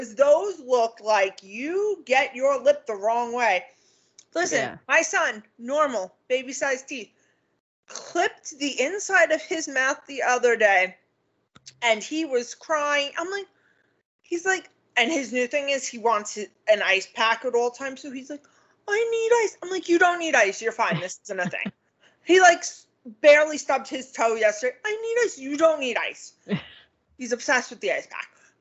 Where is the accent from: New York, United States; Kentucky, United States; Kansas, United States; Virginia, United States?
New York, United States; Long Island; Since I am from Long Island, we are the land of 7-Elevens.